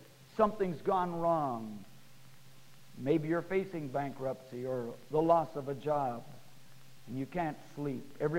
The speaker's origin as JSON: {"language": "English", "region": "Oklahoma", "country": "United States", "tie": "born or raised there", "also_born_or_lived": "Kansas", "said": "I grew up in Oklahoma and Kansas. And you know, around here we have tornadoes."}